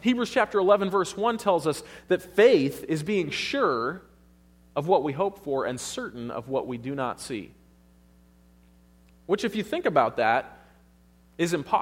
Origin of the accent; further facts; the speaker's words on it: Wisconsin, United States; I grew up in Wisconsin, and when I see snow like what we saw last weekend, to me, that's just normal.